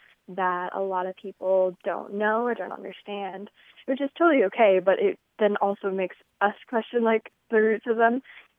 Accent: Omaha, Nebraska, United States; I'm from Omaha, Nebraska.

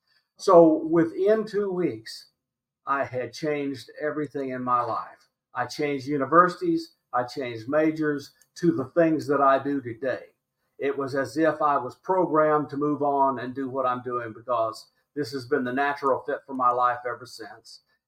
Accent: Tennessee, United States; born there; So I was born in Middle Tennessee, in the southern part of the United States, in 1954.

